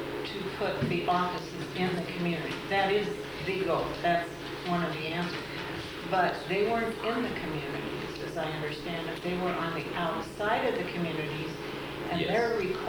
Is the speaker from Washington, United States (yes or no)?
yes; Seattle, Washington, United States; We're from Seattle.